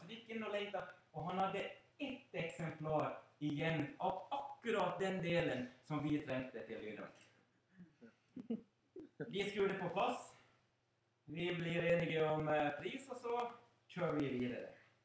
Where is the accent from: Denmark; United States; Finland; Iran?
Finland; Jeg er jo finsk, og vi er jo sta.